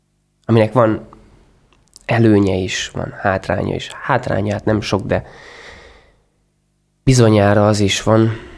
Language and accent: Hungarian; Partium, Romania; nálunk Párciumban ezt máshogy mondják